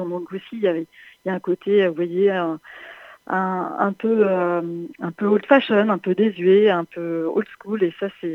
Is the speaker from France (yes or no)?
yes; Auvergne-Rhône-Alpes, France; Je suis reliée à l'eau depuis la Loire près de laquelle je suis née, où j'ai grandi, parce que je suis née en Auvergne.